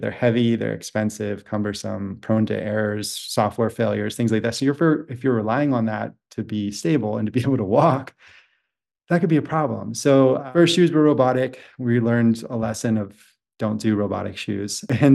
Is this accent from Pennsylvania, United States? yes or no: yes; Pennsylvania, United States; I'm from Pennsylvania originally on the East Coast. I grew up there